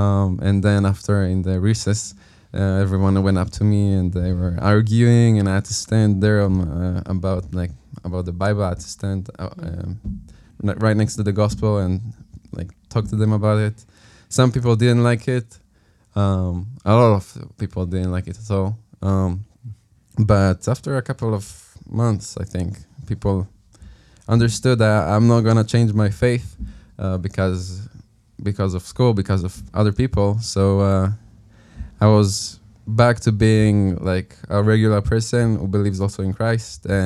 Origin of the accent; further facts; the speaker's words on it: Maale Adumim, West Bank, Israel; also born or lived in Jerusalem; I was also born to a believing family. I was born in Jerusalem, but then I grew up in Maale Adumim, which is a city very close to Jerusalem. And it's it's like a religious city.